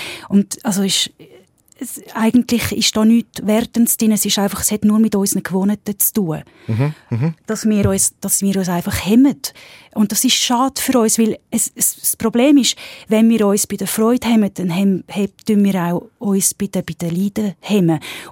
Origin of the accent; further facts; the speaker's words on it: Switzerland; also ich wohne ja in Bern und ich bin in der Schweiz aufgewachsen, mein Vater war Deutschschweizer gewesen, also ich bin wirklich bikulturell. Ich fühle mich also wirklich auch Deutschschweizerin.